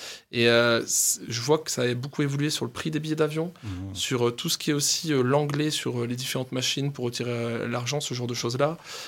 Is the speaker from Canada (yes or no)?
no; France; en tant que Français au Japon, moi, quand j'étais parti la première fois